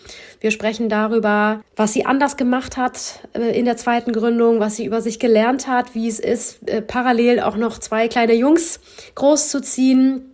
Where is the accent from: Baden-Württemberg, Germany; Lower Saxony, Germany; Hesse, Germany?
Lower Saxony, Germany; Also wir, Maike und ich, sind ja beide eigentlich auch so noch nicht so richtig Nordlichter. Wir sind ja im Emsland groß geworden.